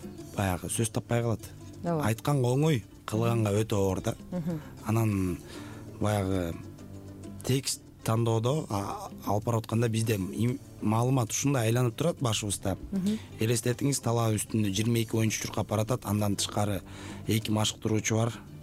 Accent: Ak-Orgo, Bishkek, Kyrgyzstan; Мен ак өргөдө өскөм деп айтам.

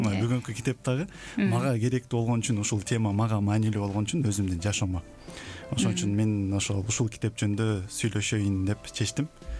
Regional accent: Lipenka, Issyk-Kul Region, Kyrgyzstan; негизи өзүм Ысык Көл областында, Жети Өгүз районунда Липинка деген айылда төрөлгөм 2000-чи жылы. Ошо 17 жашка чейин ошол жерде чоңоюп, өсүп, окуп

